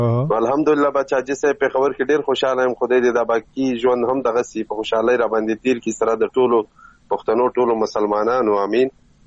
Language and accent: Pashto; Chaman, Balochistan, Pakistan; now in Mardan, Pakistan; اصلا خو زه یم د چمن یم, د کوټې چمن یم. شل کاله مې دغلته اوسو